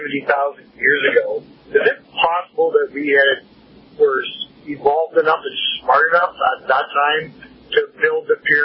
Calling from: Toronto, Ontario, Canada; I'm calling from Toronto, Ontario.

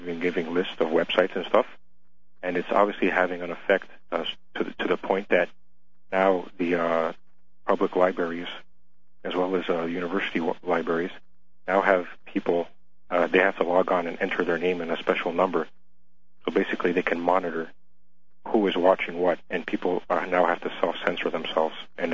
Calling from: Toronto, Ontario, Canada; I'm calling up from Toronto, Canada, to let you know that, you know, we have problems up here, too

